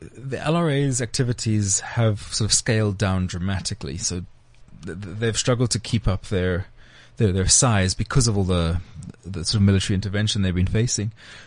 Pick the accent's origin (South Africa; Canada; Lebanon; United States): South Africa; where I might get detained by police or whatever, being South African, means I'm less of a threat than being English or being American.